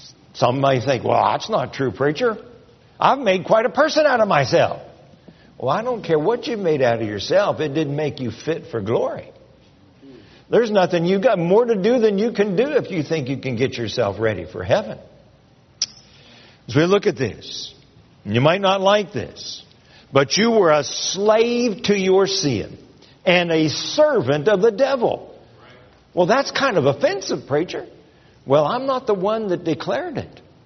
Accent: Ohio, United States; born there; also born or lived in Pennsylvania; now when I go back to Ohio and Pennsylvania, where I was actually born, they say, where are you from?

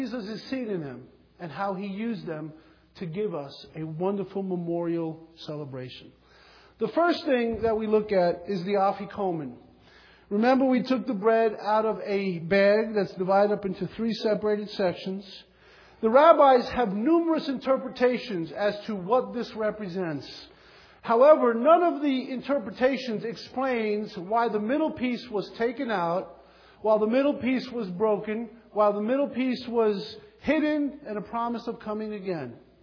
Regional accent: Bronx, New York, United States; Now, I grew up in the Bronx. I lived in an apartment building.

